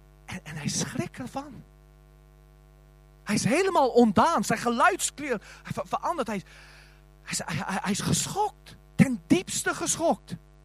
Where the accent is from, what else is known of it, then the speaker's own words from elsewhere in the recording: South Africa; ik ben als zendeling gekomen uit Zuid-Afrika.